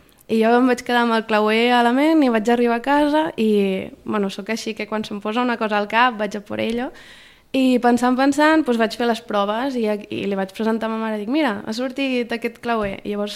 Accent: Sitges, Catalonia, Spain; Jo ja tenia en ment de fer alguna cosa relacionada amb Sitges, amb el meu poble, que me l'estimo moltíssim

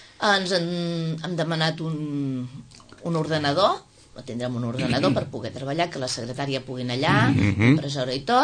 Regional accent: Catalonia, Spain; jo tenia 21 anys, estava aquí a Sitges, el meu pare vivia aquí a la província de Tarragona, en un poblet d'on soc jo

